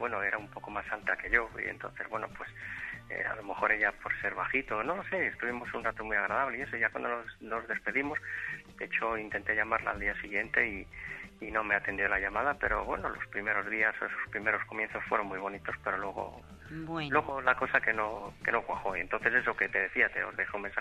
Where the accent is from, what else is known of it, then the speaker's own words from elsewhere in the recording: Madrid, Community of Madrid, Spain; born there; aunque nací en Madrid.